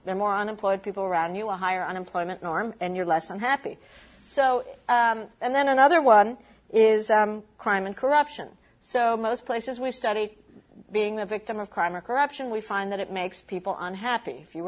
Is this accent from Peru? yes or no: yes; Peru; I'm from Peru.